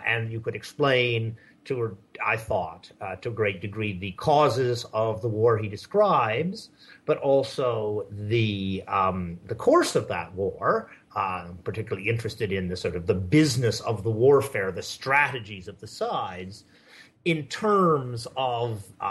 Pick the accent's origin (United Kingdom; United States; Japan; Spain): Japan; I guess the most interesting thing about me is that I grew up in Japan.